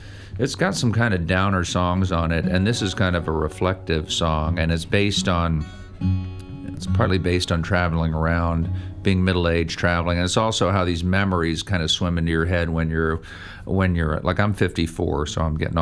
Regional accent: Chicago, Illinois, United States; it's like my hometown's a little bit of a magnet, so the farther I get from Chicago, the lower my draws tend to be.

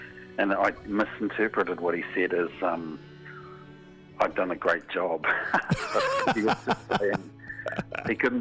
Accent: New Zealand; being a Kiwi, enjoyed my cups of tea

